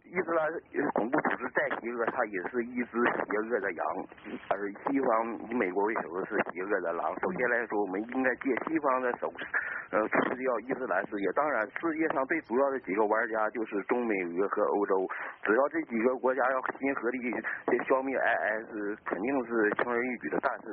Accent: China

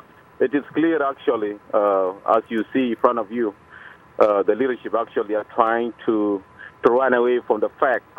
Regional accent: Warrap, South Sudan; I'm from Warab.

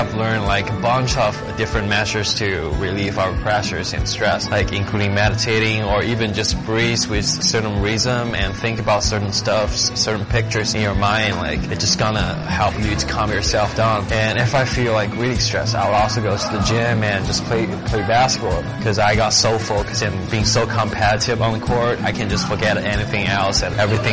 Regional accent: China; I go to American University, majoring in broadcast journalism. I'm a senior. I'm from China.

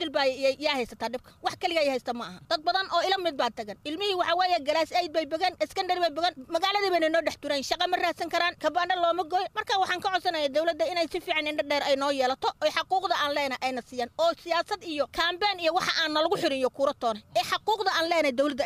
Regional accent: Madogashe, Garissa County, Kenya; Barfin baan ku dhashay gabaabaa baan ku soo kartay Madogashi aan ku koray

